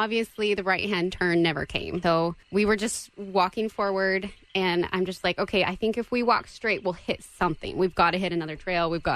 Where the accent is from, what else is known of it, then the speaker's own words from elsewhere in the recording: California, United States; now in Connecticut, United States; Born and raised in California.